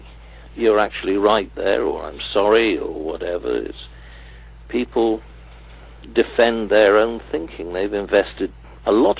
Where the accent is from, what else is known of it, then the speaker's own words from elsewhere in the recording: Cardiff, Wales, United Kingdom; And I suppose in a way, but having been born and bred in Cardiff